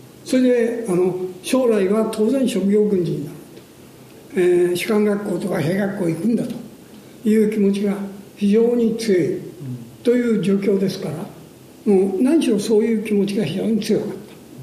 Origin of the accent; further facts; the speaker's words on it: Tokyo, Japan; born there; also born or lived in Shiraishi, Miyagi; 私どもは東京にで生まれてましたから、ちょうど小学校4年から集団疎開が始まって